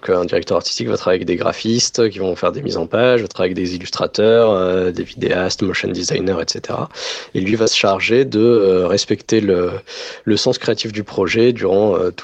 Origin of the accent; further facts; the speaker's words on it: Paris, Île-de-France, France; also born or lived in Toulouse; moi je suis parisien à la base, donc c'était pour retrouver mes racines, et puis c'était aussi, surtout parce que j'aime bien Toulouse, mais il n'y avait aucun travail, donc nécessité faisant loi, on a dû déménager à Paris.